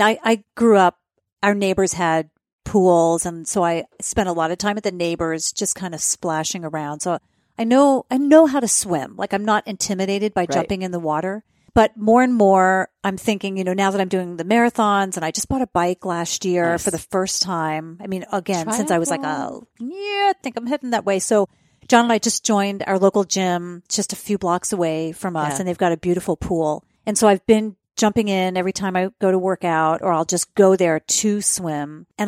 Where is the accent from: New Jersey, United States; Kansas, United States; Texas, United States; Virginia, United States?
New Jersey, United States; I grew up in New Jersey, and the water was so chlorinated.